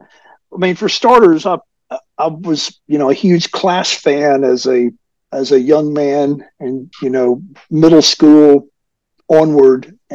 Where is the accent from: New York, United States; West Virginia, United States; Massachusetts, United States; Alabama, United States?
Alabama, United States; Cooley and I grew up in North Alabama, which is, a very politically conservative place.